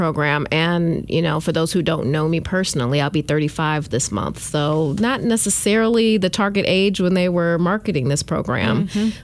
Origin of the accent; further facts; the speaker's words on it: Benton Harbor, Michigan, United States; also born or lived in Atlanta; Okay. I'm born and raised in Benton Harbor. I lived in Atlanta for 12 years and then came back and opened my own law office about a little over 3 years ago.